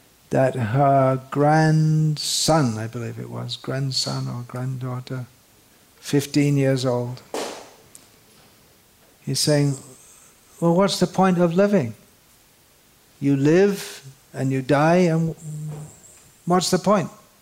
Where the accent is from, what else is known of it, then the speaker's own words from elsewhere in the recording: United Kingdom; We've developed such a great civilization. I am from Britain.